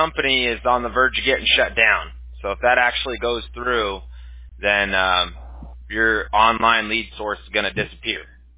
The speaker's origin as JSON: {"language": "English", "town": "Los Angeles", "region": "California", "country": "United States", "tie": "born or raised there", "said": "I grew up in Los Angeles, and yeah, I grew up a huge Kobe Bryant fan"}